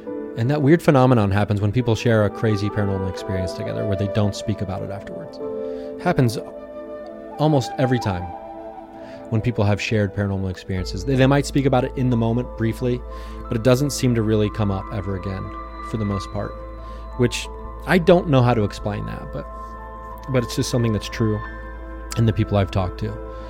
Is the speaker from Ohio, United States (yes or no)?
yes; Ohio, United States; I grew up in Southern Ohio. All my stepsisters were pregnant when they were like 17, 18 years old.